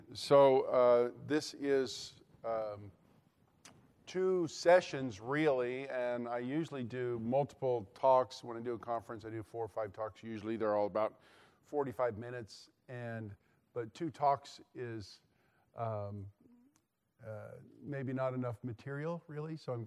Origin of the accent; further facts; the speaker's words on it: Lynchburg, Virginia, United States; As Ben mentioned, I'm from Lynchburg, Virginia.